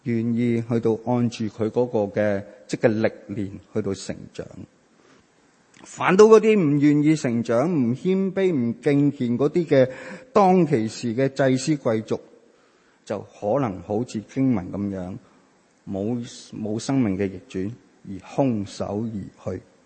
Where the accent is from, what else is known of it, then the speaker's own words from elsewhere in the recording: Hong Kong; 有時我們作為香港人，因為文化、因為工作的關係、因為教育的關係等等的成長因素底下